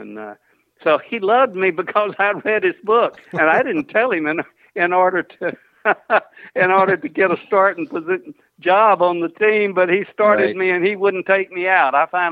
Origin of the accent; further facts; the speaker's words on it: Corpus Christi, Texas, United States; when I was growing up in Corpus